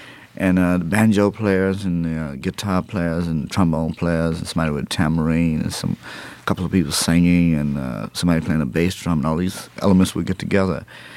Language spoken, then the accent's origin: English; Texas, United States; I was just happened to be in New York, and I'm from Texas